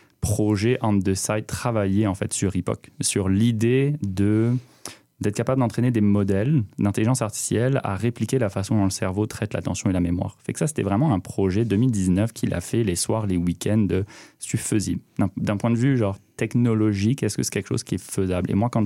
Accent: Tahiti, Windward Islands, French Polynesia; also born or lived in France; now in Montreal, Canada; Français, immigré à Montréal depuis 10 ans, bientôt 11. Je suis né en France. J'ai grandi sur la petite île de Tahiti en Polynésie française, pas très loin de Bora Bora, que beaucoup de gens connaissent. J'ai immigré à Montréal en 2013.

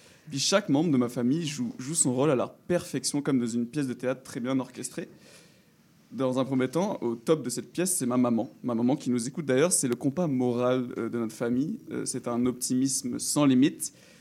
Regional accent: Réunion; je suis français, comme on l'entend. Mais je suis né à La Réunion, j'ai grandi à La Réunion, j'ai toujours vécu à La Réunion. Donc ma famille, ma mère, mon père et ma sœur sont à La Réunion.

